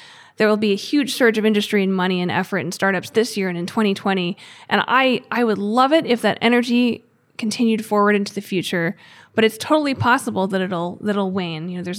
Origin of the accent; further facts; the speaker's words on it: Gettysburg, Pennsylvania, United States; Oh, okay. So I grew up in Gettysburg, Pennsylvania.